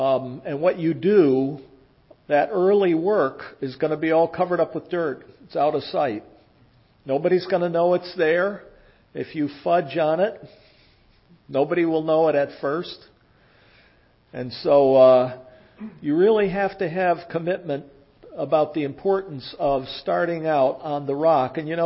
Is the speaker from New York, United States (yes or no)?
no; Bethany, Connecticut, United States; I'm from Connecticut in a little town called Bethany up in the hills.